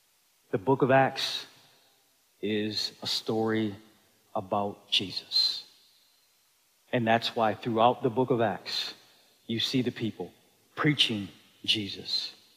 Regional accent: Buffalo, New York, United States; My wife grew up in Flint, Michigan. I grew up in Buffalo, New York. The best way to describe Flint and Buffalo is Ghetto with a capital G.

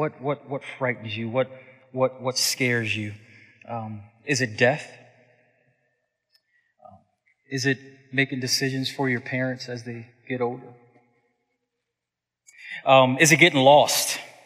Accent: Buffalo, New York, United States; Growing up in Buffalo, New York, I grew up about 25 minutes from Niagara Falls, Ontario, and we would often go over to Niagara Falls as a teenager and as a young adult college student.

